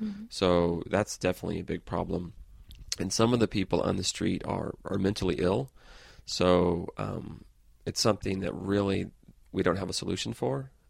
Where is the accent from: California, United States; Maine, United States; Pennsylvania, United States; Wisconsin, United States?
California, United States; San Francisco; Oh, I'm from San Francisco.